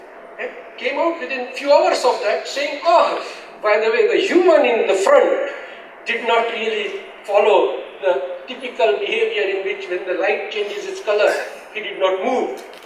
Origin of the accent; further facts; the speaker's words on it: California, United States; That state of California, my home state